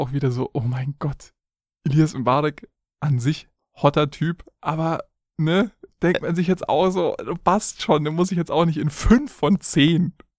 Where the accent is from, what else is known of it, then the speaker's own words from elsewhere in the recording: Bavaria, Germany; ich komme da irgendwo aus der Ecke, Landshut war ich schon öfters mal.